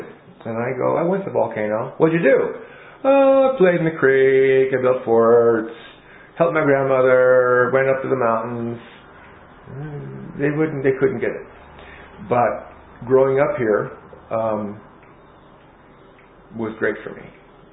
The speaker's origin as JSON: {"language": "English", "town": "San Mateo", "region": "California", "country": "United States", "tie": "born or raised there", "said": "So, about me. I was born in San Mateo, raised on the peninsula. Went to school at Woodside High, schools on the peninsula. Woodside High School, College of San Mateo. So I'm a suburban kid."}